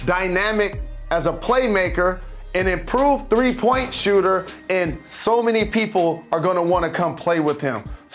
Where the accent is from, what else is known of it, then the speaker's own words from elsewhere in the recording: Detroit, Michigan, United States; I'm from Detroit, Michigan, and going to Bainbridge, Georgia to visit my grandfather